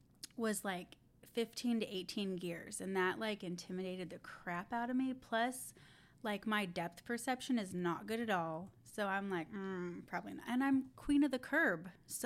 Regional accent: Grants Pass, Oregon, United States; So I grew up in Grants Pass, which is very southern. Rogue River is the area.

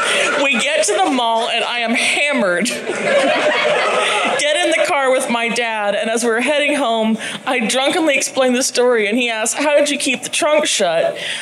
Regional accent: New Jersey, United States; I'm from New Jersey.

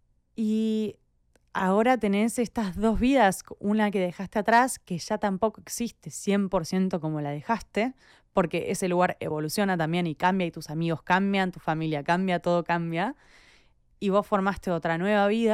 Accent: Argentina; now in United States; yo soy recontra argentina y me siento re argentina, pero hace 6 años vivo en Estados Unidos. Y hace 6 años no estoy en Argentina.

